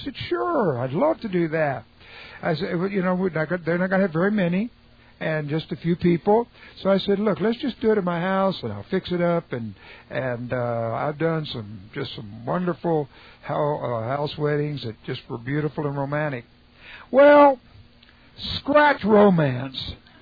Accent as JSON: {"language": "English", "region": "Texas", "country": "United States", "said": "Of course I got boots and cowboy hats. I'm a Texan."}